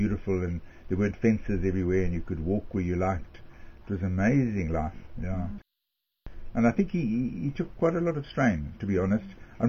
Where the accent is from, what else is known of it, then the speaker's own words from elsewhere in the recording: Bloemfontein, Free State, South Africa; born there; I was born in South Africa, in Bloemfontein, and 1947. My parents were basically Lithuanian Jewish extraction.